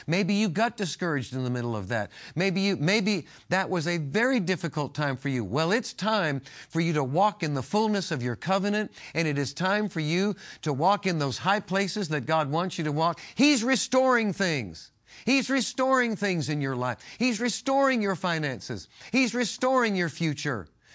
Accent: New York, United States; moved away as an adult; also born or lived in Massachusetts; I lived on the East Coast, born on the East Coast. I was born in New York and I moved when I was 20 years old.

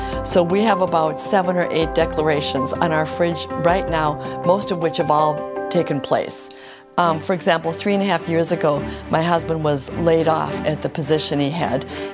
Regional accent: Hastings, Minnesota, United States; I'm from Hastings, Minnesota.

